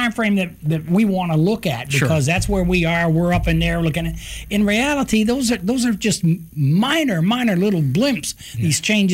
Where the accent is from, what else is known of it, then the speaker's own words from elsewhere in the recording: Vermont, United States; I grew up in Vermont, so, yeah. I mean, that's a long ways away from the Mobile Tensaw Delta.